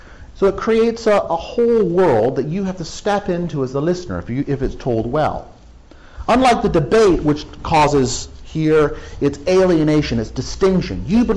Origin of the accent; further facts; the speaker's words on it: England, United Kingdom; I mean, if I, as an English person, was lying half dead in a ditch, I'd even accept help from a Scot.